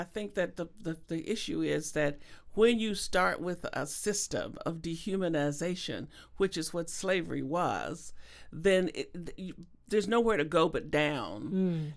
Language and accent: English; Arkansas, United States; I'm from Arkansas, and I grew up in that region where this happened. I grew up about 30 miles from where this happened in 1919, though I was born a lot later. And my father was a sharecropper. I picked cotton in Arkansas.